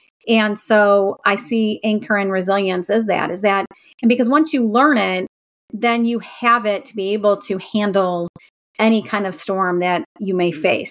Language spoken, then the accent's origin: English; Ohio, United States; You know, I grew up in Northeast Ohio, so I am very close to Lake Erie.